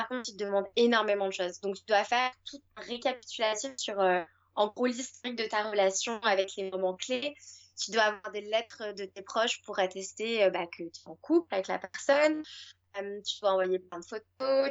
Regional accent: France; moved away as an adult; now in Queenstown, New Zealand; bah moi je suis française

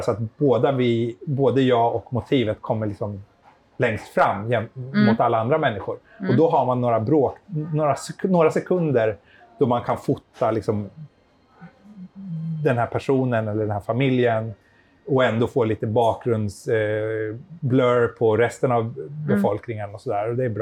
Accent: Sweden; now in Japan; på ena sidan så är Japan så himla annorlunda jämfört med liksom vad vi är vana vid hemma i Sverige

